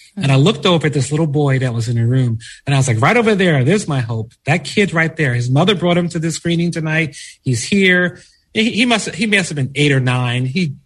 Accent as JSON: {"language": "English", "town": "Philadelphia", "region": "Pennsylvania", "country": "United States", "tie": "born or raised there", "said": "You know, growing up in North Philadelphia, which is a very rough part of the city at that time, a beautiful, wonderful part of the city"}